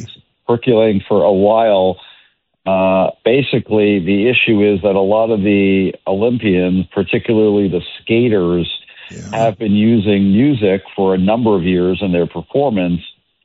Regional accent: Canada; As a Canadian myself, I was a little surprised.

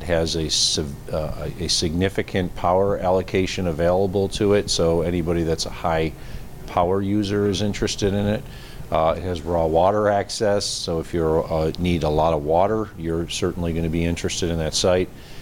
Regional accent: Lackawanna, New York, United States; I do not want this to be a many-year experience like my hometown of Lackawanna dealt with regards to the Bethlehem Steel site

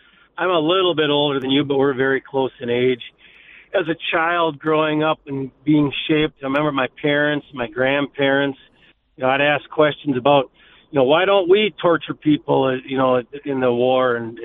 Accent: United States; You know, we're American.

